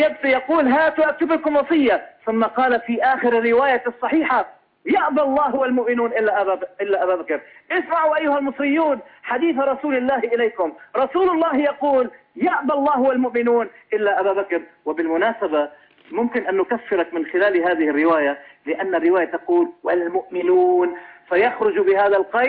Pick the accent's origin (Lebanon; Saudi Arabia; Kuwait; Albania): Lebanon; لا أنا من لبنان جنب سوريا